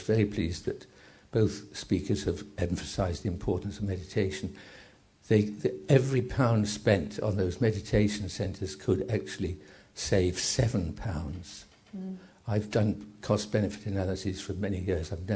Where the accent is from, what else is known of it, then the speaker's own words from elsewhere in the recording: Brighton and Hove, South East England, United Kingdom; I've been a former councillor in my hometown of Brighton and Hove.